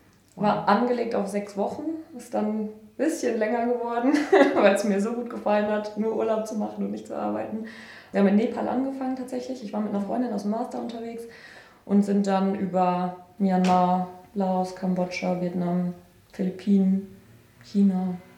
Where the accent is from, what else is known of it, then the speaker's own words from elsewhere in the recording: Hützemert, North Rhine-Westphalia, Germany; now in Attendorn, Germany; Ich komme ursprünglich aus Hützemert.